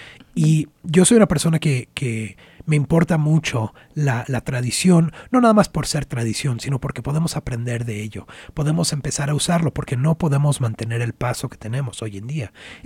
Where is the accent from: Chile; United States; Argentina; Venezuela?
United States; born there; yo siendo chicano, yo habiendo nacido aquí en Estados Unidos, yo sabía que mi familia venía de México, pero no sabía qué significaba.